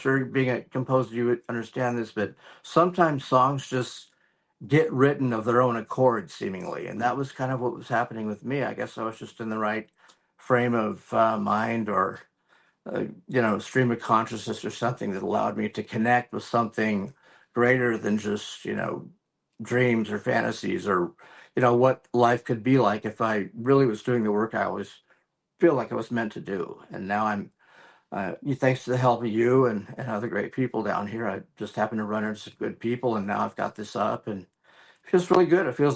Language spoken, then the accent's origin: English; San Jose, California, United States; moved away as an adult; Right before I moved out of my hometown of San Jose, I was starting writing again.